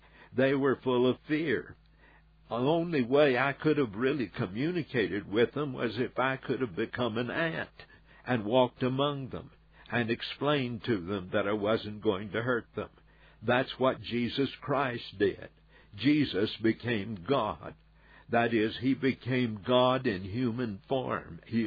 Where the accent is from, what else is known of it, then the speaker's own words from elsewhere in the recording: Texas, United States; As a boy, I grew up in West Texas, and I used to go barefooted all during the summer.